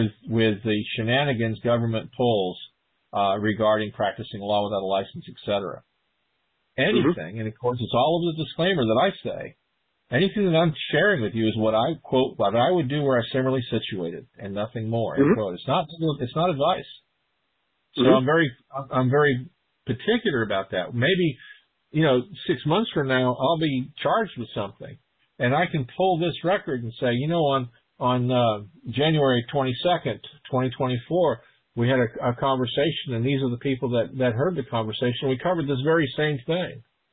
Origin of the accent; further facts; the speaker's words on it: United States; born there; I am an American national by birth.